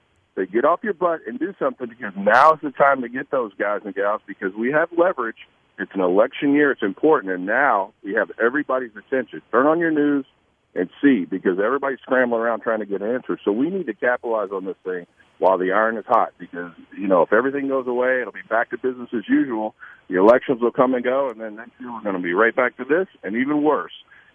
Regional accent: Indiana, United States; now in Florida, United States; I'm not a Floridian. I'm a Hoosier from Indiana. I came here to enjoy the outdoors and our ocean.

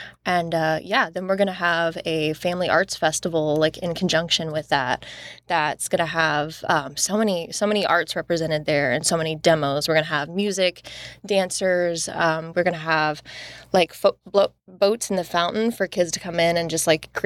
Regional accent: Advance, Missouri, United States; also born or lived in Cape Girardeau; I was born in Cape Girardeau. I was raised down south of Advance on a little farm with four brothers.

